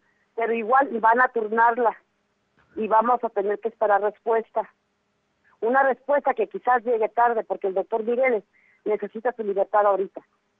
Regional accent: Mexico; now in United States; nosotros venimos como mexicanos que estamos viviendo en un exilio obligado en Estados Unidos

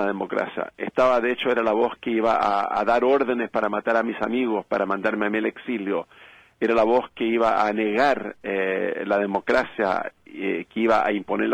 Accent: Chile; now in United States; Me temo de que aquí todavía que nos queda a nosotros en Estados Unidos, y me siento norteamericano como chileno

